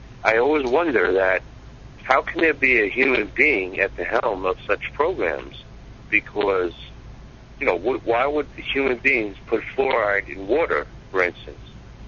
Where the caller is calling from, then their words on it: New York, United States; I'm calling from New York.